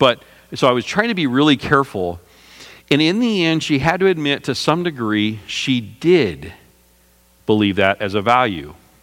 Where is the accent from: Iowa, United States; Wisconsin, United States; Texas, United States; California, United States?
Texas, United States; I wasn't really a cowboy much. I lived in the city, but I grew up in Texas.